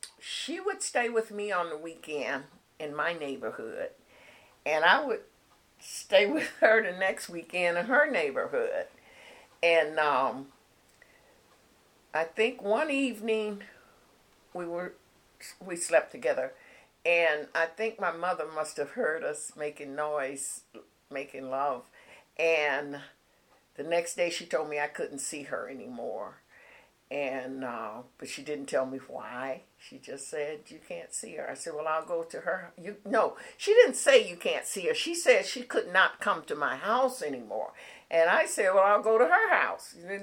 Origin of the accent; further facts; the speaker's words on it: Detroit, Michigan, United States; born there; Okay, I was born in Detroit, Michigan, 1933.